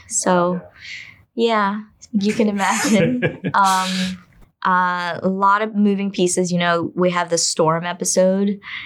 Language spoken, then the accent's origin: English; United States; also born or lived in China; I'm also American. And so I just felt like I could connect with both sides of it, both as a Chinese immigrant who grew up in America, but also then going back as an American expat.